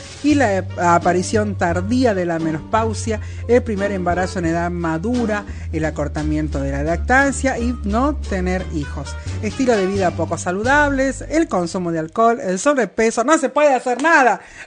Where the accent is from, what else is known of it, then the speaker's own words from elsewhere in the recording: Argentina; En Argentina, en mi país, es una cada 8.